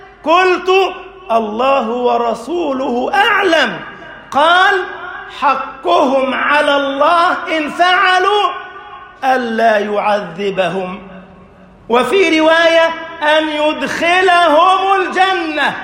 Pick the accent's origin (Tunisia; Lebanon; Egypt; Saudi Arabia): Egypt; اللهم اجعل بلدنا مصر أمنا أمانا